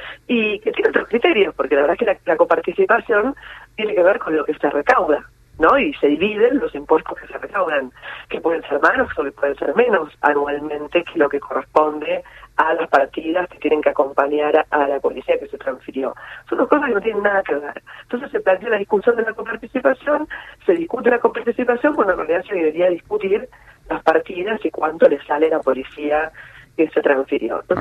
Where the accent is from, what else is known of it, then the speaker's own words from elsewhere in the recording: Buenos Aires, Argentina; a mí como porteña la verdad es que me preocupa